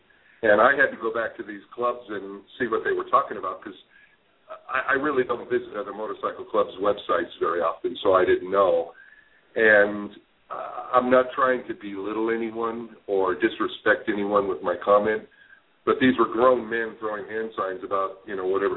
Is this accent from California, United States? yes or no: yes; Culver City, California, United States; now in Burbank, United States; I'm born and raised in Culver City, so I know exactly how the police department is there